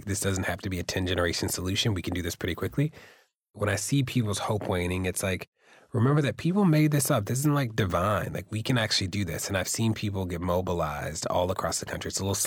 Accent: Baltimore, Maryland, United States; I grew up in Baltimore.

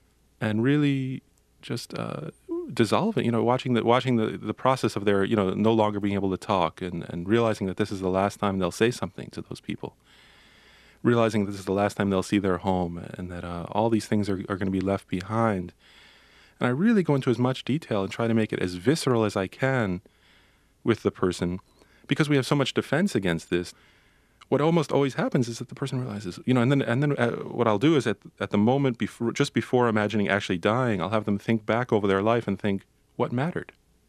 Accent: United States; And my goodness, as an American, you know, I'd never seen something like that.

